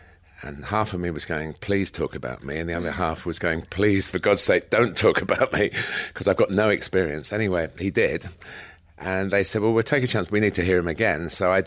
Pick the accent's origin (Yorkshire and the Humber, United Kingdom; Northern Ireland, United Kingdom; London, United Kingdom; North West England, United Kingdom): North West England, United Kingdom; Chester; born there; I was born in Chester